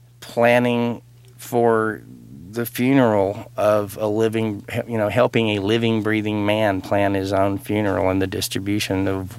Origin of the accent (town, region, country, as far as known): Texas, United States; born or raised there